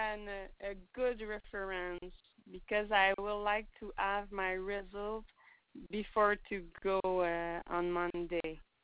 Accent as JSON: {"language": "English", "country": "Canada", "second_language": "English", "said": "I'm French Canadian. I will try to speak with you in English."}